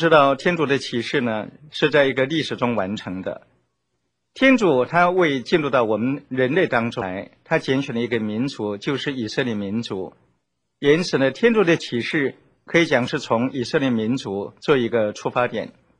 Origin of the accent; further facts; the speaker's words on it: China; 跟我们中国人的人生观做一个简单的比较